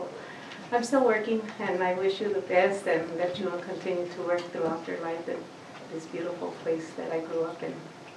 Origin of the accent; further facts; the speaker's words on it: South Tucson, Arizona, United States; I grew up in South Tucson, so I'm really glad to see you and Dan.